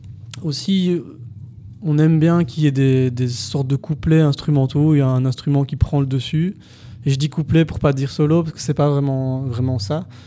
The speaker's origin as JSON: {"language": "French", "town": "Liège", "region": "Wallonia", "country": "Belgium", "said": "Alors Liège, donc on vient de Liège, hein. C'est une ville en Belgique qui est assez petite, et on se connaît tous."}